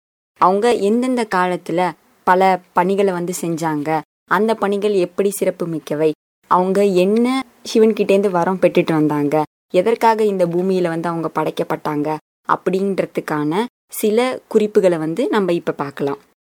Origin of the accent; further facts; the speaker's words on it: Sembian Mahadevi, Tamil Nadu, India; என்னோட ஊர் பேர் வந்து செம்பியன் மாதேவி குடி. இது வந்து அரியலூர் மாவட்டத்தில் ஒரு சின்ன கிராமம். இந்த கிராமத்தில் தான் நான் வளர்ந்தேன்.